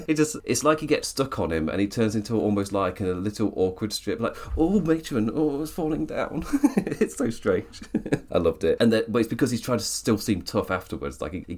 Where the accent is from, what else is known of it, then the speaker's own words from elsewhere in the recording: United Kingdom; As a British person, was a lovely, lovely moment.